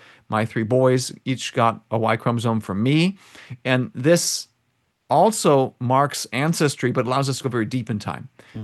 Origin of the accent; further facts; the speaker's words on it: Wisconsin, United States; I grew up in Wisconsin, 23 years of my life.